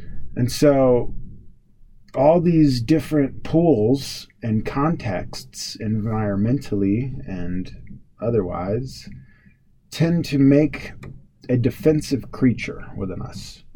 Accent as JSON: {"language": "English", "region": "the South", "country": "United States", "tie": "born or raised there", "said": "Like I grew up in the South, as I've told you all before."}